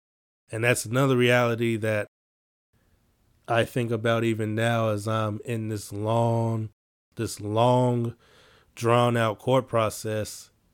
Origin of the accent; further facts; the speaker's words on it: Chicago, Illinois, United States; I'm from Chicago.